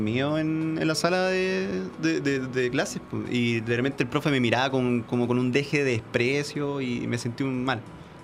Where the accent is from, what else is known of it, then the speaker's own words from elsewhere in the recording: Puente Alto, Santiago Metropolitan Region, Chile; Por favor, si yo soy de Puente Alto.